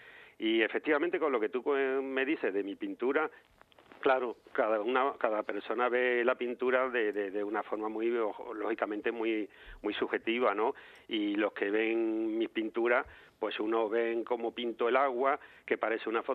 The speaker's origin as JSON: {"language": "Spanish", "town": "Ayamonte", "region": "Andalusia", "country": "Spain", "tie": "born or raised there", "moved": "as an adult", "lives_now": "Madrid, Spain", "said": "yo me vine a Madrid desde mi pueblo natal, Ayamonte, hace ya casi 40 años, a hacer Bellas Artes"}